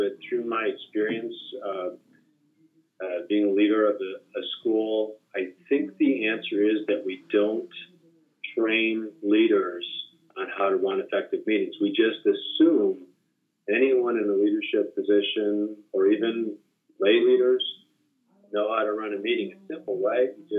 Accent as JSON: {"language": "English", "town": "North Tonawanda", "region": "New York", "country": "United States", "tie": "born or raised there", "said": "Was born and raised in North Tonawanda, New York, which is near Niagara Falls, close to Buffalo, too. Went to St. Mark's Lutheran School there and just had a wonderful education through eighth grade."}